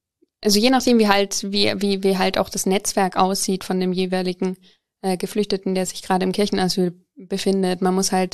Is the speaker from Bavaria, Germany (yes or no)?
yes; Coburg, Bavaria, Germany; ich komme eigentlich aus Coburg